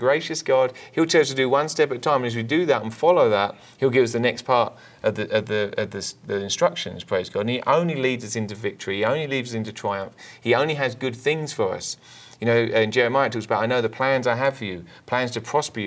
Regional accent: England, United Kingdom; moved away; I want to correct this before people write us and get mad at us, okay? We're from England. We moved here 10 years ago.

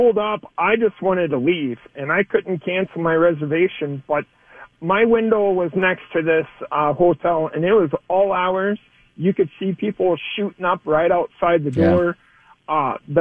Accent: Los Angeles, California, United States; I'm from Los Angeles, California, and it's been doing this since I was a kid.

